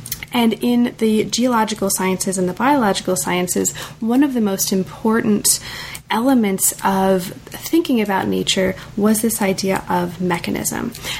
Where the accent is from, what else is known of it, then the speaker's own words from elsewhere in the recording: United States; Oh, I'm very American.